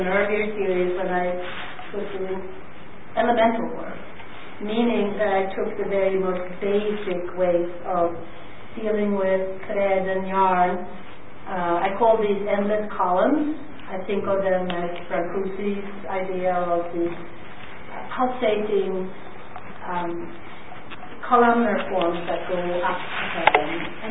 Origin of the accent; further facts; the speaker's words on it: Uppsala, Uppsala County, Sweden; also born or lived in Linköping / India; now in New York, United States; I was born in Linköping, Sweden, which is near Gothenburg. I grew up in Uppsala. And after that, I've lived in India and in New York since 1969.